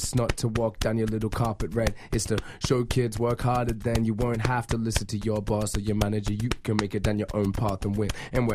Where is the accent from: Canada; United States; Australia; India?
Australia; born there; Genetics-wise, I'm from Nigeria. My pops is from Nigeria, and I was born in Australia, and now I'm bouncing around the world